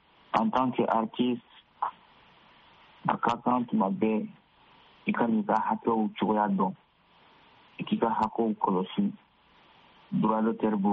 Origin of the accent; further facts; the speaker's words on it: Mali; en tant que malien, en tant que artiste malien.